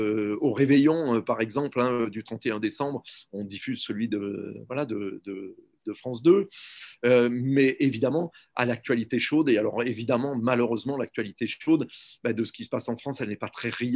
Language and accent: French; Brussels, Belgium; tous les médias français sont accessibles, hein, directement quand on est bruxellois